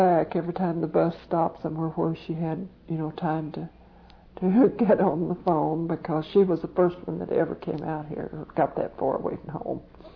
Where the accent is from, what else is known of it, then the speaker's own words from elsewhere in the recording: Pauls Valley, Oklahoma, United States; I've got a friend over just off of South Union out there by the fairgrounds that I grew up with in Paul's Valley.